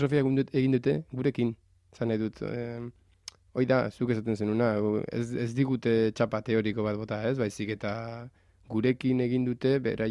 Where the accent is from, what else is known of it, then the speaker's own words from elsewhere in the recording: Basque Country, Spain; Nine bizkaitarra naiz